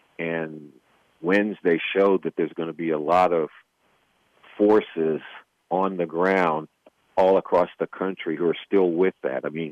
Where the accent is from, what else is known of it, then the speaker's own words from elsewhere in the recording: Brooklyn, New York, United States; who marched in Brooklyn, New York, which is where I happen to be right now, not, you know, tooting my hometown or anything, just noting that.